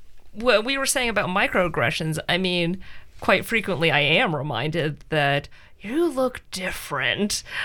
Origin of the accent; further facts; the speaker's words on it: Salem, United States; I grew up in Salem, and I grew up with the default, and I was certainly in the mentality that white is default because I was just surrounded by so many white people and surrounded by white culture.